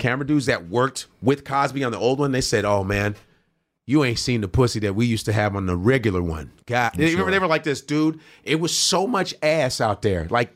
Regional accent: Nigeria; And I'm Nigerian.

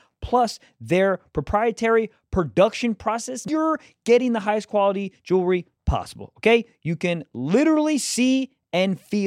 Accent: Jacksonville, Florida, United States; November 23rd, Jacksonville, my hometown.

